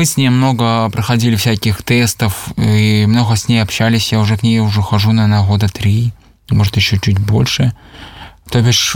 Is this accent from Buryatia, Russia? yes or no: yes; Ulan-Ude, Buryatia, Russia; now in Minsk, Belarus; я родом из Улан-Удэ